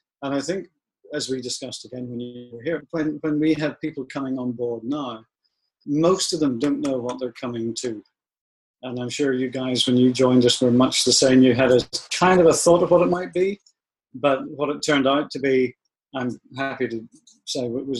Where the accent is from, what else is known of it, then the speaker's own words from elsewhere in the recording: Ireland; We are Irish, so we lack a little intelligence in certain areas.